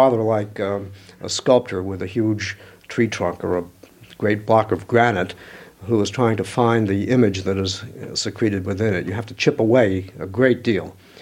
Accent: Philadelphia, Pennsylvania, United States; But as a Philadelphian, Penn represents the public life

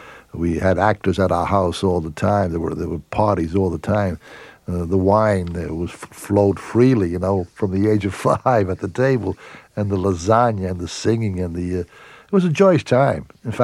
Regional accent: Brooklyn, New York, United States; Being an Italian all my life, as a child, I grew up in Brooklyn, and we never went to ball games.

